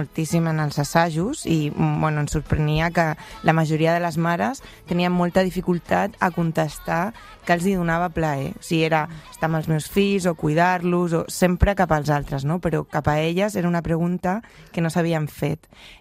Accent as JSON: {"language": "Catalan", "town": "Murcia", "region": "Region of Murcia", "country": "Spain", "said": "i era a Múrcia, jo sóc de Múrcia, no hi havia ni els estudis que ella volia ni tenia els diners per fer-ho"}